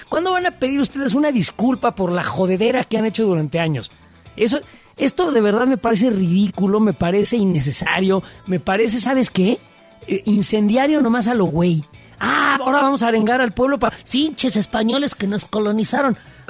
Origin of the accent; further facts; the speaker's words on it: Mexico; Y me da vergüenza como mexicano.